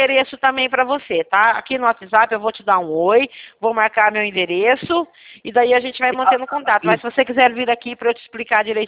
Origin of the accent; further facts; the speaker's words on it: Rio Claro, São Paulo, Brazil; Eu sou de Rio Claro mesmo. Eu sou de Rio Claro, eu sou aqui de Rio Claro